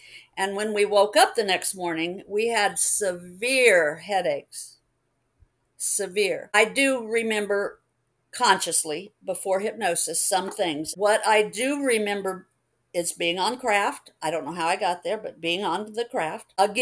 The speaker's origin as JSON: {"language": "English", "town": "Tampa", "region": "Florida", "country": "United States", "tie": "born or raised there", "said": "I grew up near MacDill Air Force Base"}